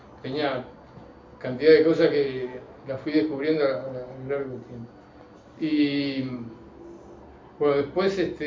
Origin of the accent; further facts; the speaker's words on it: Montevideo, Uruguay; nací en Montevideo el 22 de septiembre de 1946.